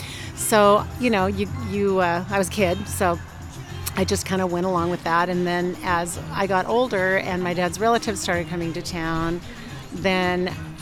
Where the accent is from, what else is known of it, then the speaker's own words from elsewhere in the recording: Tacoma, Washington, United States; even though I was from Tacoma and hadn't had a big wide outlook or outreach